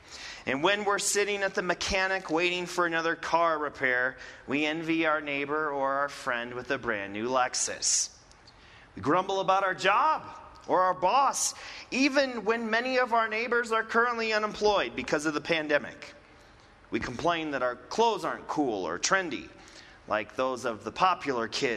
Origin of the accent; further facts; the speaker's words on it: Milwaukee, Wisconsin, United States; When I was growing up in Milwaukee, my parents owned an Italian restaurant.